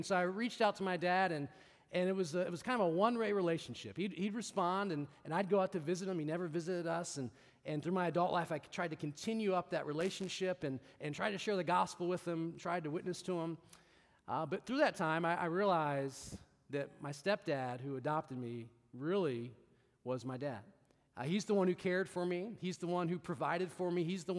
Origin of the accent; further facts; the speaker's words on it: Las Vegas, Nevada, United States; born there; I was born in Las Vegas, Nevada to my biological father